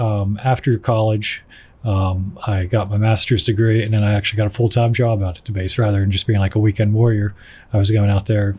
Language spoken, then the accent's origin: English; Pennsylvania, United States; I'm from Pennsylvania.